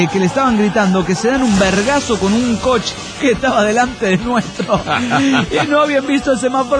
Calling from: Celaya, Guanajuato, Mexico; de Celaya, Guanajuato, México.

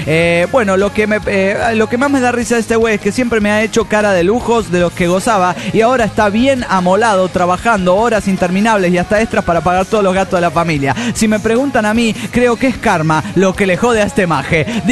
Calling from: Santa Fe, Argentina; desintegrado de Santa Fe, Argentina.

